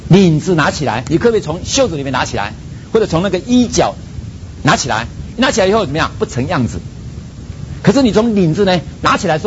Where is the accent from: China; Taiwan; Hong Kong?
Taiwan; Kaohsiung; 比如说我是来自高雄，那高雄是一个工业城哦，有很多重工业工厂在那个地方